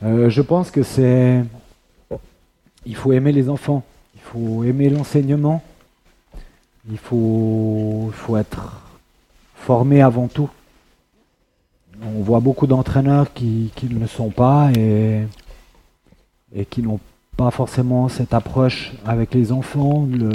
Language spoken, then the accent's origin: French; Portugal; Je suis originaire du Portugal et c'est une vocation là-bas.